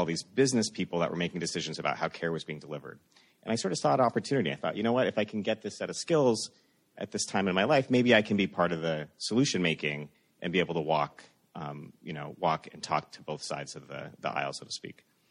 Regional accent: Los Angeles, California, United States; So I grew up in Los Angeles. I went to UCLA for undergrad med school

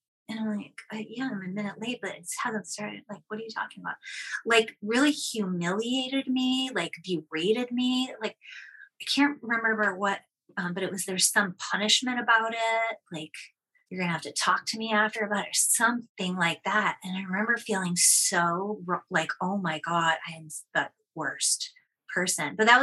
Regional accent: Boston, Massachusetts, United States; now in Seattle, United States; I'm from Boston, and then I moved to Seattle, and I sought out the same kind of yoga

